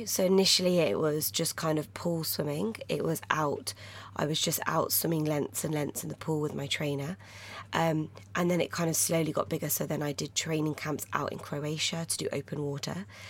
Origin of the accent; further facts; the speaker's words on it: India; moved away; I'm originally from India, so I went out to India to come visit family